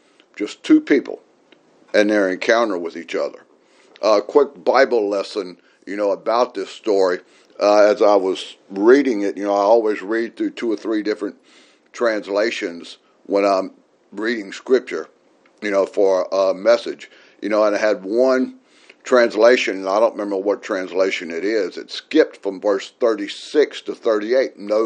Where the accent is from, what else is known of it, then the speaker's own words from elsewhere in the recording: Louisiana, United States; You know, thinking, okay, can they tell we're from Louisiana?